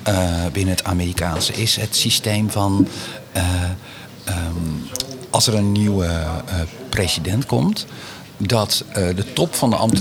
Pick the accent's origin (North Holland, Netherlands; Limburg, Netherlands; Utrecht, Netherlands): Utrecht, Netherlands; Woerden; ik ben geboren in Woerden en ik ben getogen in Woerden. Mijn vader kwam uit Roosendaal. Dus ik ben wel half Brabants.